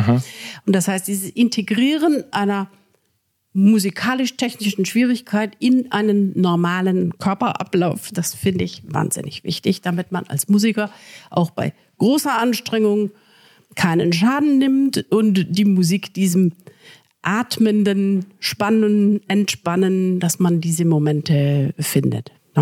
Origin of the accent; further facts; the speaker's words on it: Lahr, Baden-Württemberg, Germany; an der Musikschule in Lahr im Schwarzwald, wo ich aufgewachsen bin.